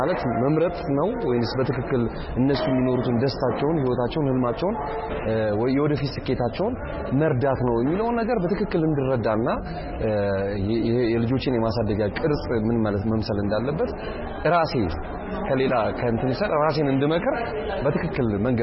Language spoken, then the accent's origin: Amharic; Addis Ababa, Ethiopia; እኔ ከተማ ነው ያደኩት 4 ኪሎ አካባቢ ነው ያደኩት ግን አሁን ወጥቼ አያት አካባቢ ባል ሰፈር ነው የምኖረው